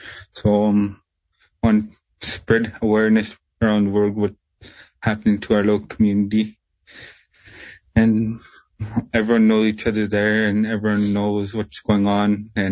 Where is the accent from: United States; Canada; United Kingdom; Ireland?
Canada; Tuktoyaktuk, Northwest Territories; I grew up in Tuktoyaktuk. I love that community.